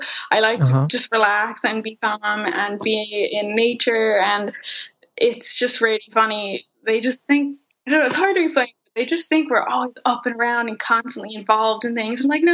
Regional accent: United States; accent: American; this guy heard my American accent

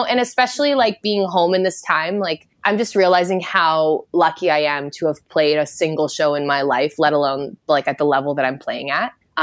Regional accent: Alberta, Canada; how many people I would say I'm from Alberta and they'd be like, oh, Banff.

